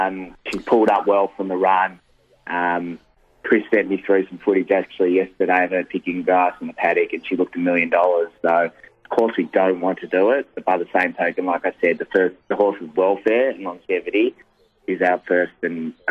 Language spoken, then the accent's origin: English; Caulfield, Victoria, Australia; I grew up around Caulfield, and it's always been the one race very close to my heart.